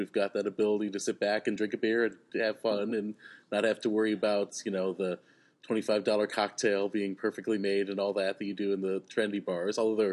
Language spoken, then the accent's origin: English; Hudson, New York, United States; like I say, I grew up here. I mean, I grew up in Hudson, so it's, you know, half an hour south of the city itself.